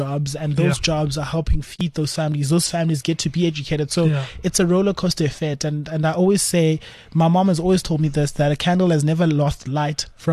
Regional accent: South Africa; And as black kids and as black South African and as people of color, we need to embrace all dreamers.

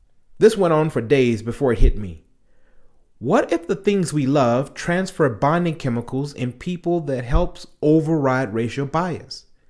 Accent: United States; As an American with African heritage, I grew up with a very diverse social circle.

